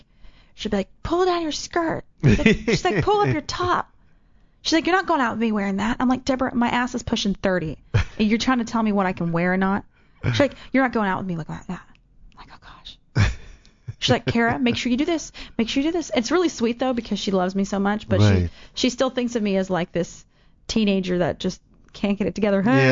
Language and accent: English; Texas, United States; Well, it's interesting, kind of growing up in Texas, I mean, and not just Texas, but like the town I grew up